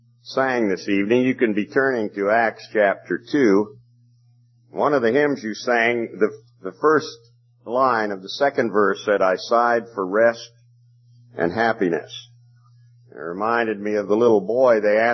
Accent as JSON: {"language": "English", "town": "Frostproof", "region": "Florida", "country": "United States", "said": "No one has mentioned that I'm from Frostproof, Florida. I thought I'd mention that tonight, that I'm from Frostproof, Florida."}